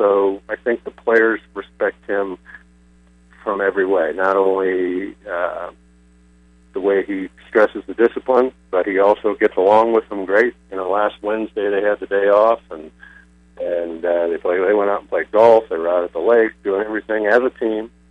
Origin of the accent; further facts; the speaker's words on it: Cleveland, Ohio, United States; Well, I grew up in Cleveland, Ohio, so I never cared much about college football.